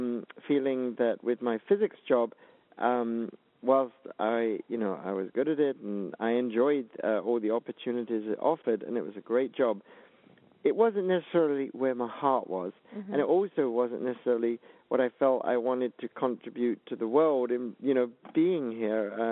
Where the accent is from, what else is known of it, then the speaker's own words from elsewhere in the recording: United Kingdom; now in United States; I was here as a Brit working in California.